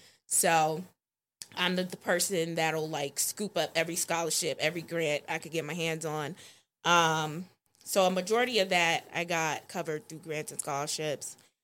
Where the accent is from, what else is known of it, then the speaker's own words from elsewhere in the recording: Boston, Massachusetts, United States; I'm from Boston. That's where I grew up. If you're familiar with the Boston area, I grew up in Mattapan. So not really the best neighborhood.